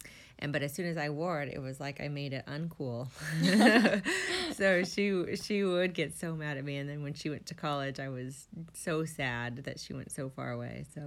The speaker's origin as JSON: {"language": "English", "town": "Visalia", "region": "California", "country": "United States", "moved": "as an adult", "lives_now": "Scituate, United States", "said": "I am 38 years old. I am originally from Visalia, California, and I moved to Scituate, Rhode Island 18 years ago."}